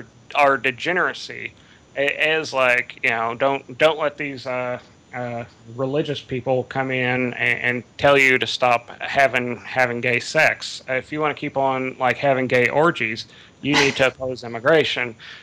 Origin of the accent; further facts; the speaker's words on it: Midwest, United States; Even within a country that varies, like I'm from the Midwest